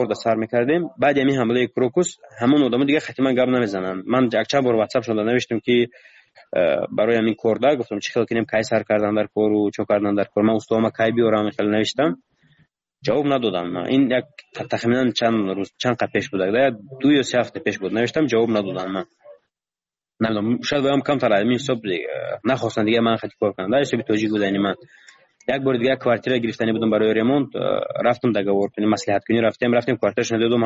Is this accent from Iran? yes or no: no; Tajikistan; من گفتم من تاجیکم گفتم از تاجیکستانم